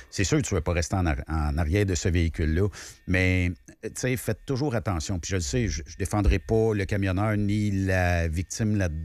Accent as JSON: {"language": "French", "country": "Canada", "said": "Ben, c'est parce que là, on est un Canadien."}